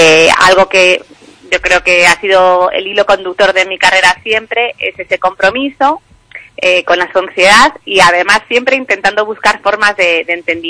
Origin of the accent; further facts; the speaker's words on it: Galicia, Spain; moved away as an adult; yo soy gallega y he vuelto a Galicia, que eso también lo destaco, porque siempre también me he sentido muy, muy, muy, muy de aquí, muy de la Terriña